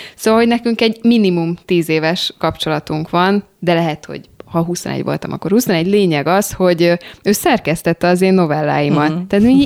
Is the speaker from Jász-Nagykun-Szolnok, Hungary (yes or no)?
no; Dunaújváros, Fejér, Hungary; Én olyan dunaújvárosi vagyok, hogy ezt nem tudok más mondani magamról